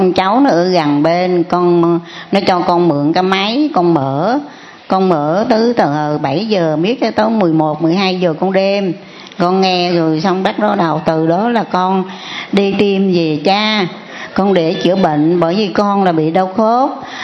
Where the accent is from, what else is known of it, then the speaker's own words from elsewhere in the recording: Gia Lai, Vietnam; Dạ con ở Gia Lai.